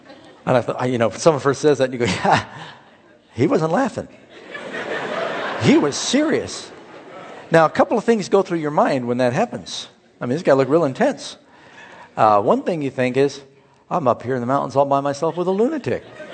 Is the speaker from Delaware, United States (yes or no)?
no; California, United States; You know, I'm from California, and not far away is where Jim Jones had his temple.